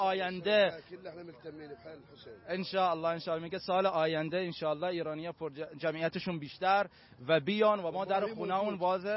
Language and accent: Persian; Najaf, Najaf Governorate, Iraq; من که بچه عراقم، بچه نجفم